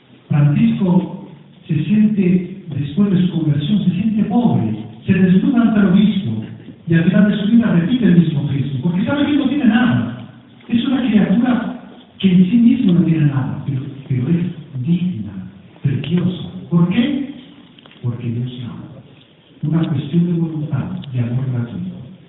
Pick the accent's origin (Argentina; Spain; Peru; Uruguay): Spain; Yo recuerdo todavía, cuando era pequeño, que en mi país, España